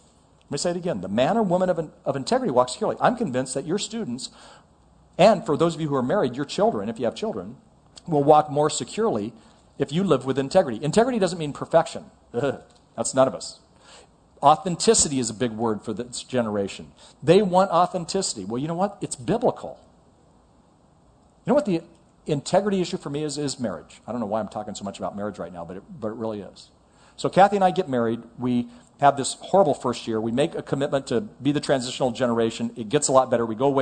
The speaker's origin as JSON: {"language": "English", "region": "California", "country": "United States", "said": "And I know I'm from California"}